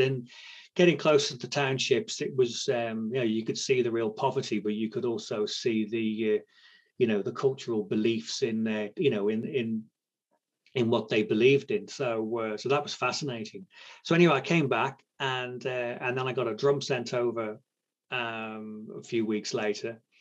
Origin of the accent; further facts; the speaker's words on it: Shrewsbury, West Midlands, United Kingdom; born there; Okay, so I was born in Shrewsbury, which is the same place Charles Darwin was born.